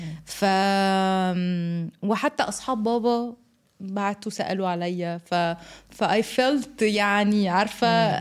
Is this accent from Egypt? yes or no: yes; Egypt; احنا عندنا في مصر لا لازم نروح نسال عليه العريس وكده